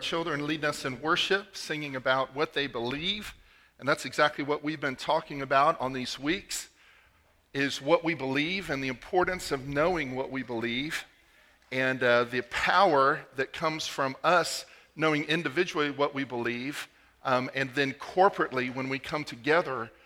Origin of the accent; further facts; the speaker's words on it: East Point, Georgia, United States; born there; I was able to find my birth certificate from Fulton County, Georgia. I was born in East Point